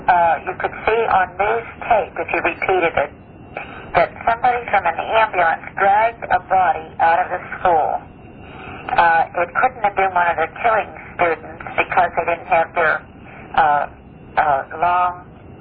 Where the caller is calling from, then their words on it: Pittsburgh, Pennsylvania, United States; I'm calling you from Pittsburgh, Pennsylvania.